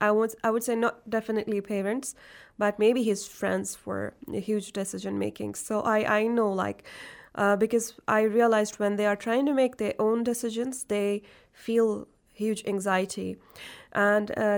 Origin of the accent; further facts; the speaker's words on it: India; Like, for example, like I come from India, and in those cultures